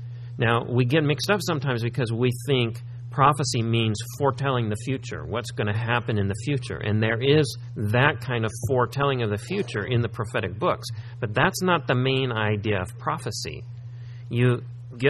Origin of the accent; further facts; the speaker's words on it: Missouri, United States; When we were young, and growing up in Missouri, we liked to play football in the snow.